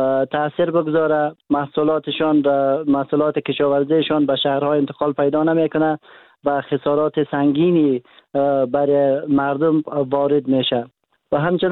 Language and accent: Persian; Daykundi, Afghanistan; زنهای بارداری بودند که در ولایت مرکزی مثلا دایکندی ولایت ما به مراکز صحی نرسیدند و از جان خود دادند